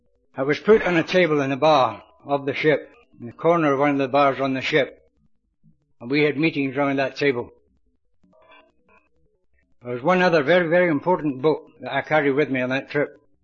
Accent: Scotland, United Kingdom; Back in my hometown down in Clydeside in Scotland

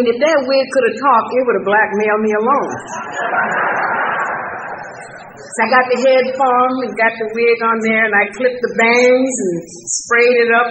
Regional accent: Atlanta, Georgia, United States; when I grew up in Atlanta, Georgia, I sang in the junior choir in Union Baptist Church.

